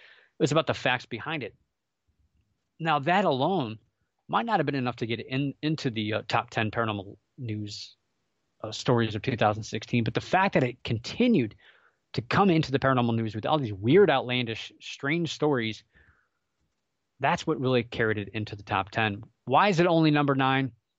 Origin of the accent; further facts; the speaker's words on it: Ohio, United States; We have, I'm from Ohio, so we have a Haunted Ohio series, a lot of books that are from the state of Ohio.